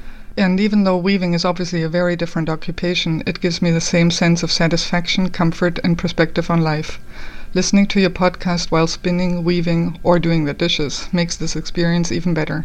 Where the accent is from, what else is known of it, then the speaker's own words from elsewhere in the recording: Germany; I grew up in Germany, where we learned to knit and crochet in school